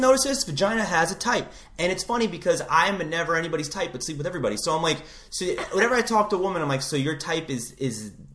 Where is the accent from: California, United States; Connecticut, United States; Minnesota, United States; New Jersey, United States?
California, United States; San Diego; I'm originally from San Diego, okay?